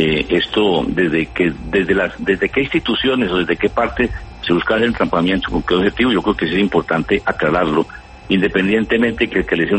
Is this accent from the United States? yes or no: yes; United States; Yo soy de Estados Unidos